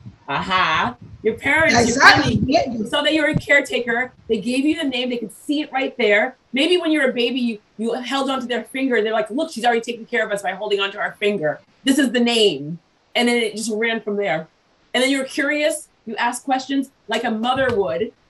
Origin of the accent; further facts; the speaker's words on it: Brooklyn, New York, United States; born there; I was born in Brooklyn